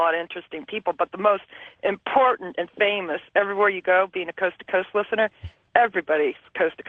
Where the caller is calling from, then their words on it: Las Vegas, Nevada, United States; I'm from Las Vegas, Nevada.